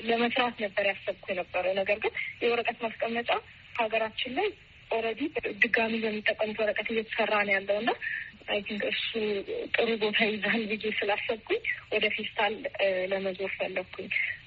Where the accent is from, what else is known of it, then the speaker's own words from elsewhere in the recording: Hawassa, Sidama, Ethiopia; እኔ ማለት ተወልጄ ያደኩት ሐዋሳ ነው። ከሶስት ወቶች ጋር ነው ያደኩት።